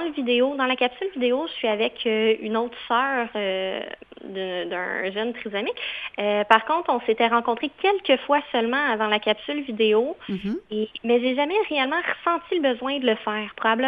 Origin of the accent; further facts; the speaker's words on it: Quebec, Canada; moi je viens de la Rive-Sud